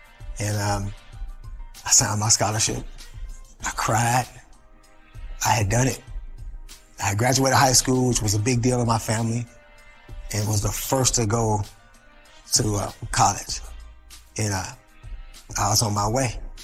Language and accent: English; Cleveland, Ohio, United States; You know, I grew up in Cleveland, Ohio, and most of my life I lived in the rougher parts.